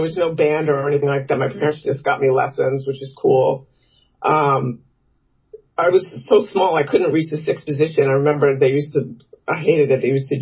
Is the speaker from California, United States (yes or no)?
no; Gales Ferry, Connecticut, United States; Gales Ferry, Connecticut, like near New London.